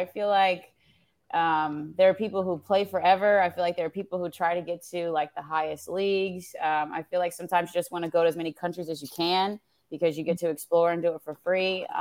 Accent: United States; So I also feel like as an American, too

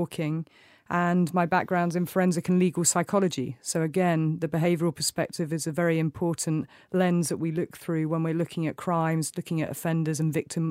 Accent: United Kingdom; accent: British; Well, former New Scotland Yard, you can probably tell from my accent, British

